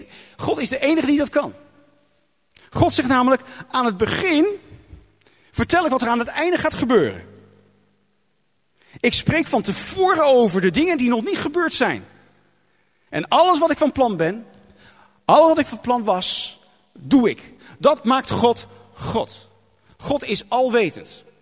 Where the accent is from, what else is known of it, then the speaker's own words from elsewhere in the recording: Netherlands; En wij als Hollanders hebben het koninkrijk der Nederlanden uitgebreid met allerlei koloniën.